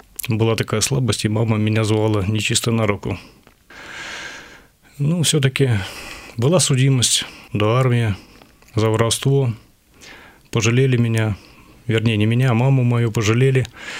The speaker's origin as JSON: {"language": "Russian", "town": "Klintsy", "region": "Bryansk Oblast", "country": "Russia", "tie": "born or raised there", "said": "мне 46 лет. Родом я из Брянской области, город Клинцы, такой небольшой городок. В семье я рос один, в простой рабочей семье."}